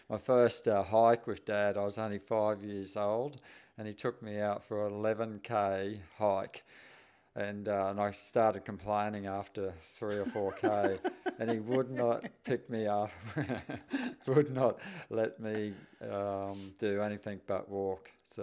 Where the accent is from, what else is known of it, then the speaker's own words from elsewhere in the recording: Toowoomba, Queensland, Australia; also born or lived in Inverell, Australia; Yep, born and bred in Toowoomba. Yeah, proud Toowoomba boy. Haven't lived there for a long time, but grew up there up until I was 18 years of age. And I guess except for 5 years that we spent in Inverell in New South Wales